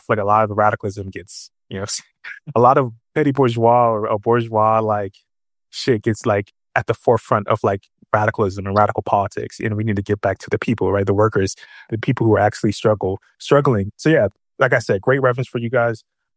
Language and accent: English; Florida, United States; also born or lived in North Carolina / Illinois; I'm from South Florida, but I've been living in South North Carolina for 15, 16 years until last year. I moved to Illinois, but I'm back to my family's still in North Carolina. So I'm in North Carolina pretty often from the South.